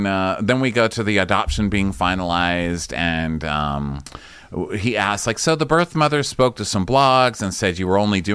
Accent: Paterson, New Jersey, United States; after growing up in Patterson, I'd believe anything.

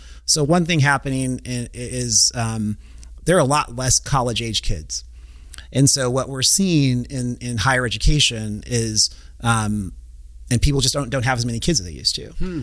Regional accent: California, United States; I grew up in LA in Orange County.

